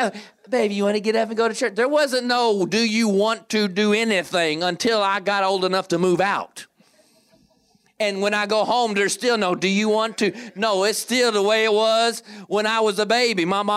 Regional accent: Atlanta, Georgia, United States; also born or lived in Kentucky; Or you drive down in the country roads where I grew up in Atlanta and in Kentucky

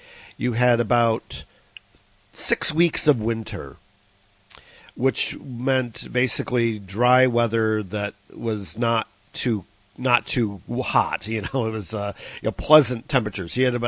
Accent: Cleveland, Ohio, United States; also born or lived in Florida; No, I lived in Florida for a long time, though. I'm actually originally from the area of Cleveland, Ohio, which is another one of these Midwestern states.

